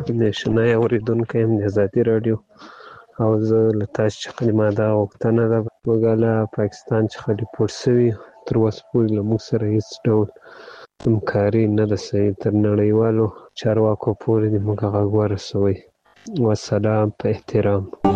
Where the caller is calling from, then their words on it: Ghazni, Afghanistan; زه د غزنی دی ولایت دی اکتی ولسوالی څخه تاسو ته پیغام پریدم.